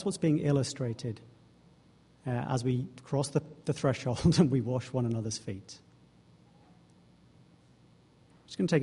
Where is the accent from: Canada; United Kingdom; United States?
United Kingdom; England; It's just how I am. I'm English